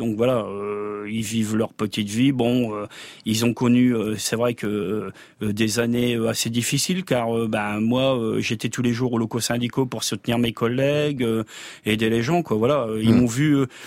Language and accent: French; Hirson, Hauts-de-France, France; born or raised there; moved away as an adult; now in Oise, France